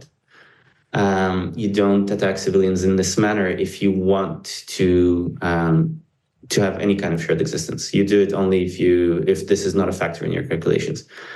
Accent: Israel; Like, nobody growing up in Israel never heard anybody talk badly about the Egyptians

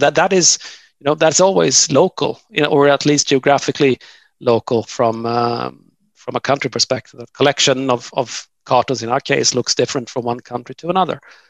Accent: Sweden; one example is in my home country here in Sweden

